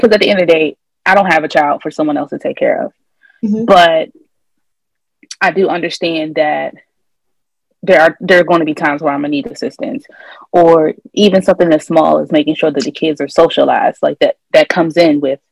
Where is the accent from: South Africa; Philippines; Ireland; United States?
Philippines; because I'm, you know, I'm Filipino, like I want my niece and nephew to be Filipino.